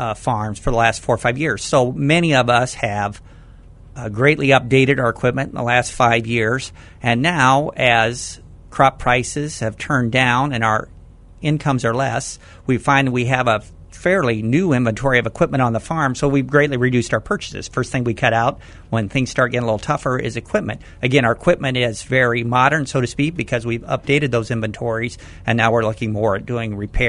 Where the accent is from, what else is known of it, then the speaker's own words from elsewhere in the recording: Shirley, Illinois, United States; Well, I'm from Shirley originally. Grew up here right at south of town.